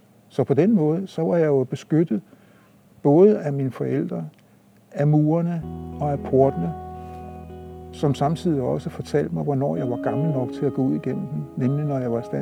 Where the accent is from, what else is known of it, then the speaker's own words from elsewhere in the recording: Copenhagen, Capital Region of Denmark, Denmark; Vi vidste jo godt dengang, at det var et arbejderkvarter. Det blev der omtalt i alle mulige sammenhæng, at jeg kom ude fra Sydhavnen af. Det var sjældent, de sagde, at jeg kom ud fra musikbyen af.